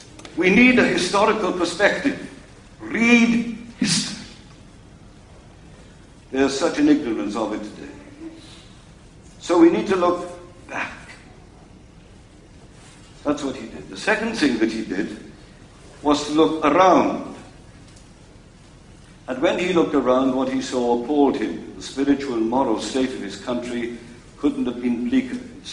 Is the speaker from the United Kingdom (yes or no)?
yes; United Kingdom; And I said, "We're from Britain."